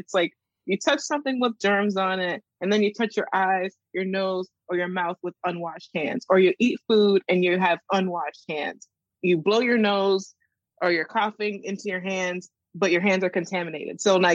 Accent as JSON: {"language": "English", "region": "the South", "country": "United States", "said": "As a Southerner"}